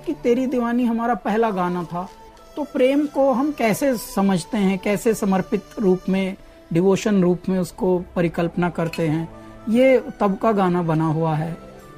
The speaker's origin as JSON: {"language": "Hindi", "region": "Delhi", "country": "India", "tie": "born or raised there", "moved": "yes", "lives_now": "Mumbai, India", "said": "मैं 3-4 साल का था तब से मेरे माता पिता शिफ्ट हुए थे, और दिल्ली में हम मयूर विहार नामक एक स्थान है, वहाँ DDA के फ्लैट्स हैं, हम वहाँ पले बड़े हैं, और वहीं हमारा अभी भी पैतृक घर जो है फ्लैट, वो अभी भी है।"}